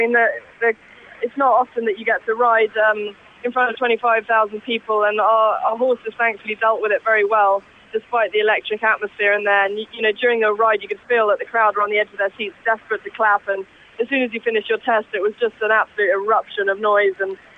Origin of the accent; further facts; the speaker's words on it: United Kingdom; And I think, you know, as a British athlete, you did just feel extremely supported